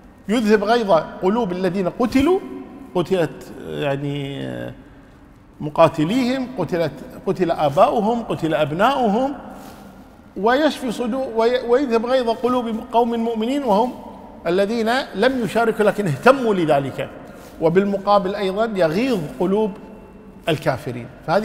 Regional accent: Kuwait; وذاك عندنا في الكويت تقول المرأة واخزياه

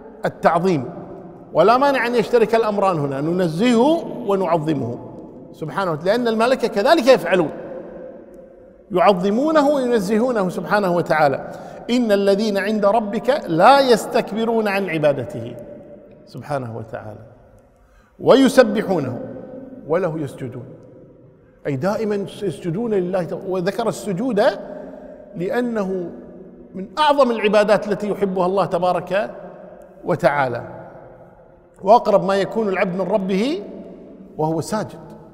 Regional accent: Kuwait; في كثير من المناطق عندنا في الكويت الآن يخطب الجمعة قبل الوقت بعشر دقائق

